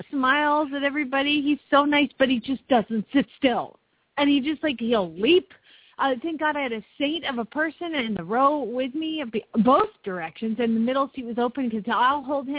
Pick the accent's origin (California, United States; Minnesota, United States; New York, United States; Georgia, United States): Georgia, United States; I remember tornadoes all growing up in Georgia.